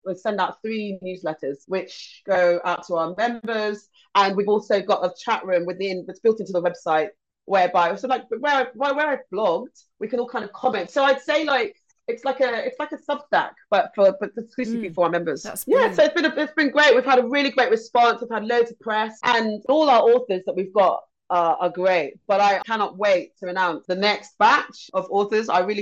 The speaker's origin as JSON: {"language": "English", "region": "London", "country": "United Kingdom", "tie": "born or raised there", "said": "I wasn't born in London, but I grew up in London."}